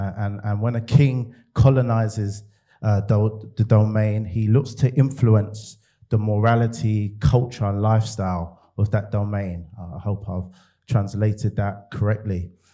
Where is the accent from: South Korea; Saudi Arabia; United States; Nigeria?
Nigeria; I'm going to cut to the chase, because I'm Nigerian.